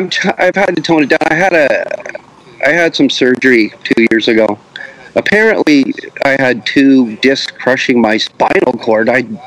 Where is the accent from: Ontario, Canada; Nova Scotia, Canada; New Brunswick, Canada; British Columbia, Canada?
Ontario, Canada; Newmarket; also born or lived in Jacksonville, United States; I grew up, I was born in Newmarket, just down the street from here. And, but I had restless parents, and we moved to Florida in the 60s.